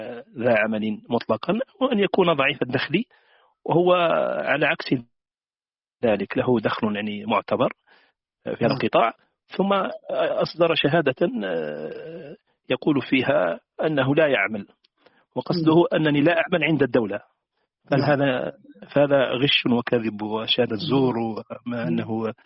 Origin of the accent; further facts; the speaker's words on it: Algeria; عندنا في الجزائر